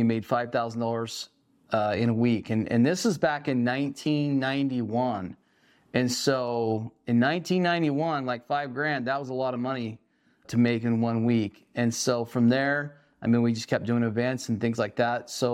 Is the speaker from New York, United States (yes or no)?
no; Shelley, Idaho, United States; I was born right here in Idaho Falls, Idaho. I basically grew up down in Shelley, so not too far away from Blackfoot, about 20 miles away from Blackfoot.